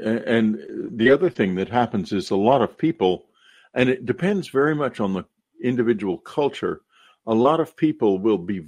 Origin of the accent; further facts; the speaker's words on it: San Antonio, Texas, United States; he was live streaming a UFO over San Antonio, Texas, actually my hometown.